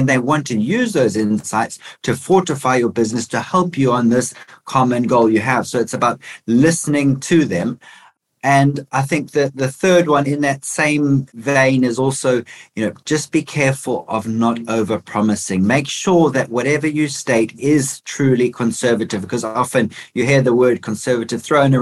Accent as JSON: {"language": "English", "country": "South Africa", "tie": "born or raised there", "moved": "as an adult", "lives_now": "United Kingdom", "said": "So born and bred in South Africa, came over here about 6 years ago to the UK"}